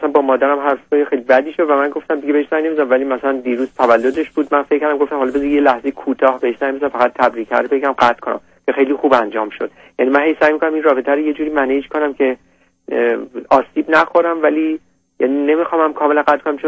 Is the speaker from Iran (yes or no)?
yes; Iran; moved away; یکی از چیزایی که باز از ایران اومدیم اینه که از اونا دور باشیم، یعنی دخالت خانواده.